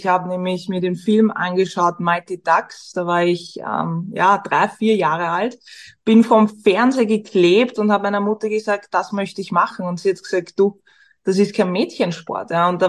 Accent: Vienna, Austria; Ich bin Singer-Songwriterin, also auch Digital Creatorin, Veranstalterin aus Wien.

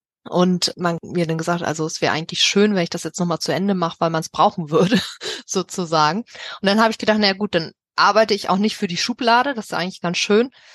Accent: Schleswig-Holstein, Germany; Ich komme aus dem Norden Hamburgs, aus der Metropolregion sozusagen, also eine halbe Stunde von Hamburg entfernt, aus Schleswig-Holstein.

